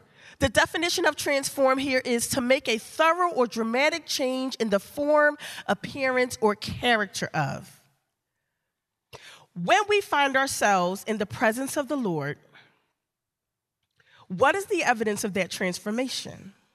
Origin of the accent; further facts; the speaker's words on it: Philadelphia, Pennsylvania, United States; You know, I'm born and raised in Philly, right? I'm no grower of figs. I don't have fruit trees in my backyard.